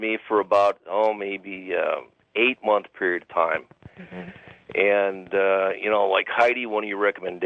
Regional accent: Aurora, Illinois, United States; Yeah. I'm from Aurora, Illinois.

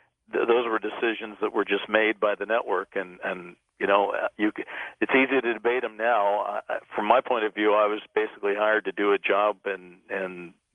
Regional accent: Eugene, Oregon, United States; Man, I'm from Eugene.

